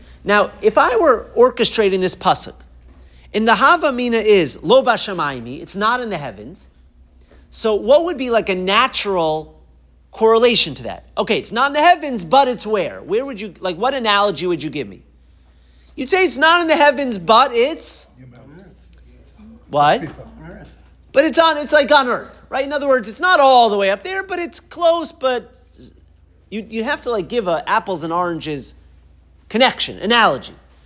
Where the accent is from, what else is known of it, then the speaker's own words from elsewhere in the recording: Boston, Massachusetts, United States; I grew up in Boston. I'm supposed to be elite and snobby like that.